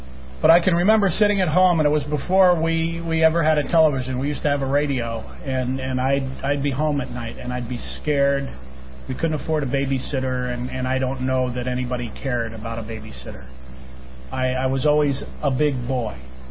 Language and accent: English; Poughkeepsie, New York, United States; I was born and raised back east in Poughkeepsie, New York. I came from a dysfunctional family